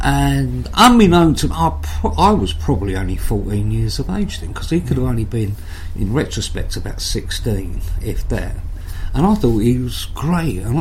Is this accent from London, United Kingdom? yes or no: yes; London, United Kingdom; born there; I was born out in West London. My mum came from the same area as the boys grew up in, i.e. Acton in London.